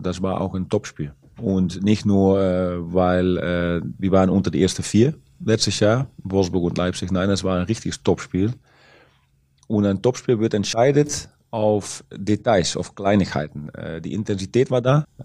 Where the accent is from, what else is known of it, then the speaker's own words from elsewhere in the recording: Netherlands; German is a second language; das war auch bei fast jeder Familie in Holland, dass man die Bundesliga anschaut. Und von daher, unser Dialekt ist auch fast deutsch.